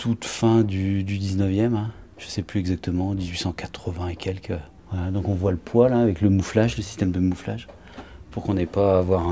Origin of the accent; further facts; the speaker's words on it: Lesneven, Brittany, France; now in Morlaix, France; Je suis de l'Aisnevin, donc un peu plus en allant vers Brest.